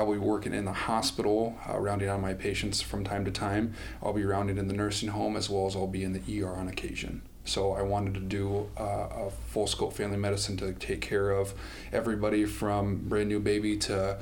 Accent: Indianola, Iowa, United States; I'm from Indianola, Iowa.

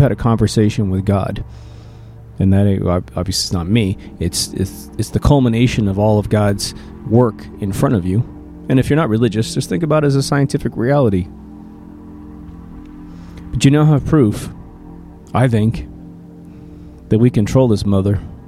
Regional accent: Kansas, United States; But I remember growing up in Kansas, and when I would drive from my little hometown to the next city over, Wichita, Kansas, it was about 104 miles, I think.

